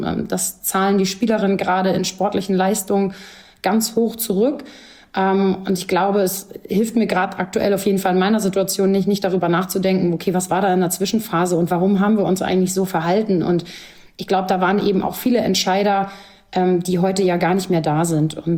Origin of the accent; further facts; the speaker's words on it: Hamburg, Germany; Das ist als Hamburgerin und als Frau in diesem System gerade absoluter Wahnsinn